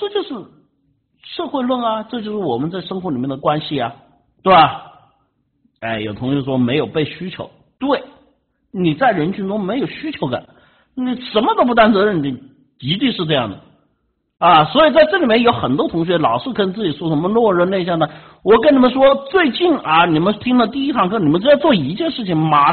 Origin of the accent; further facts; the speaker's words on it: China; 这个我们中国人经常讲的叫气节哈